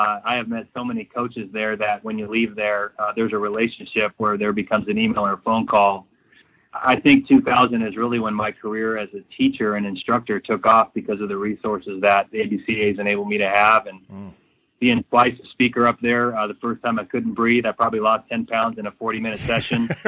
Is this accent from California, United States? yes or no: yes; Temecula, California, United States; a chance to go to my dream school growing up in Southern California from Temecula